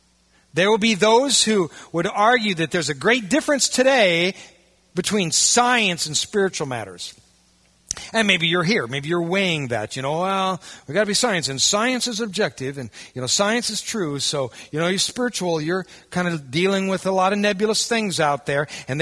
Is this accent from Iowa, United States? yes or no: yes; Iowa, United States; But the water well on my farm where I grew up in Iowa, the only reason we drilled there was water witching.